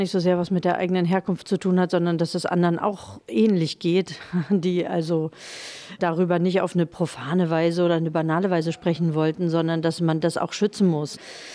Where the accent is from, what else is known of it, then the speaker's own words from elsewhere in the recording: East Germany, Germany; ich bin ja aufgewachsen eher in der Provinz und dann auch noch mal in einem provinziellen Staat, der abgeriegelt war. Die DDR war ja nun kein Staat, von dem aus man durch die Welt hätte reisen können.